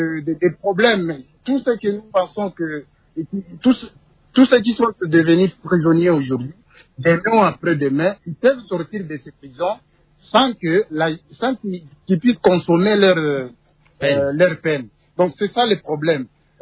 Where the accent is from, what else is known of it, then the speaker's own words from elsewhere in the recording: DR Congo; Les travaux forcés ici chez nous en RDC